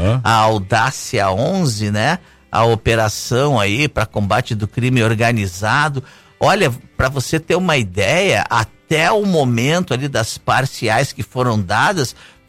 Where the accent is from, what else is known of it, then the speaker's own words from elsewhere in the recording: Rio Grande do Sul, Brazil; now in Porto Velho, Brazil; Eu sou do Rio Grande do Sul, né? Eu moro aqui há 38 anos, em Porto Velho, e já passei bastante frio no sul.